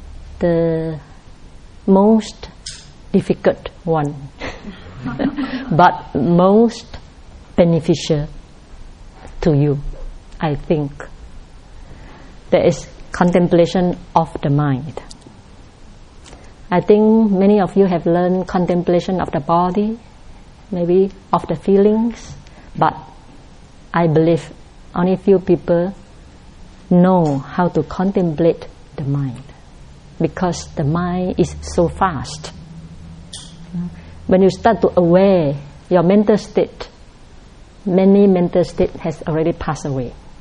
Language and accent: English; Myanmar; I come from Burma.